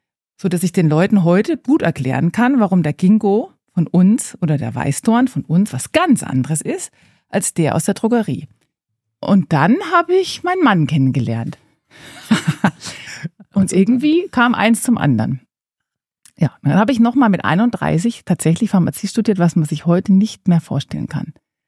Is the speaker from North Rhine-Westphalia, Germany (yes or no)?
no; Bavaria, Germany; Also tatsächlich komme ich aus Franken. Meine Eltern sind Pfarrer oder mein Vater ist Pfarrer, meine Mutter Pfarrfrau oder Lehrerin, Chemielehrerin übrigens. Und dann bin ich nach Würzburg zum Studium, habe dann dort am Ende des Studiums meinen Mann kennengelernt. Dann sind wir nach Bonn.